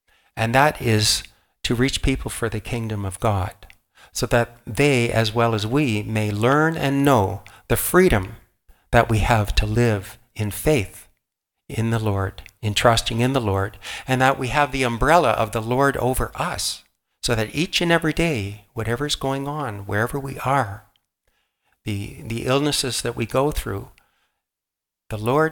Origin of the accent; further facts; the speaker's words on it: Ontario, Canada; We're from Ontario, and my eldest sister married a gentleman from the Okanagan and moved there that summer.